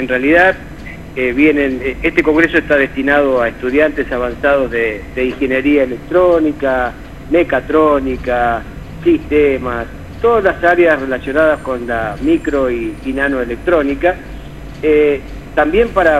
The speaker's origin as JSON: {"language": "Spanish", "region": "La Rioja", "country": "Argentina", "said": "que nos enorgullecen fundamentalmente como riojanos, ¿sí?, como argentinos también."}